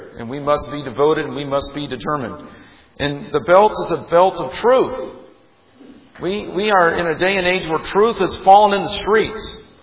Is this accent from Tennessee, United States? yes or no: no; Indianapolis, Indiana, United States; I grew up near the Eagle Creek Dam and I-74. And we would drive by the Eagle Creek Dam all the time.